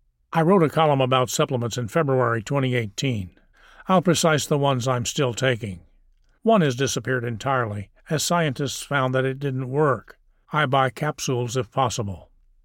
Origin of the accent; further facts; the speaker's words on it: United Kingdom; I'm British and therefore love curry